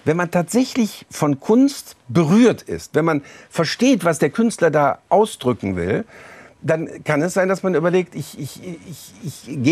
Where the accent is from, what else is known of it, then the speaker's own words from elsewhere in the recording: Rhineland, Germany; aber ich als Rheinländer feiere natürlich wahnsinnig gerne